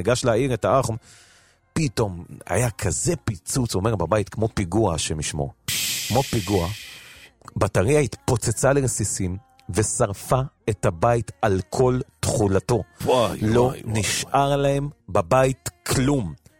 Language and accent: Hebrew; Bnei Brak, Tel Aviv District, Israel; איפה שאני גדלתי בתור ילד ברחוב חידה בבני ברק, מקום מגוריהם של ההורים